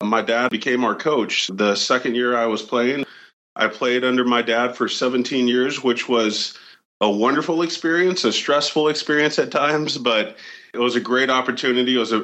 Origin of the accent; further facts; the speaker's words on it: Houston, Texas, United States; from Houston, Texas.